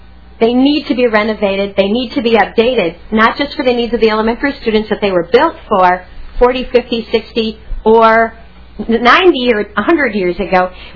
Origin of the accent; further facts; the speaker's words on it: St. James, Minnesota, United States; from St. James, Minnesota in Watonwan County.